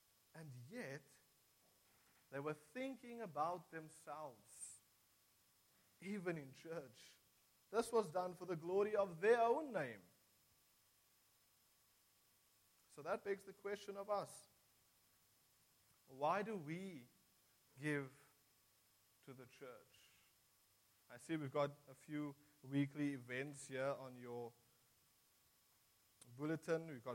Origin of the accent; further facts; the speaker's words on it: Western Cape, South Africa; So I come from the Helderberg, and in the Strand area, houses are at least, let's say, 1.5 million.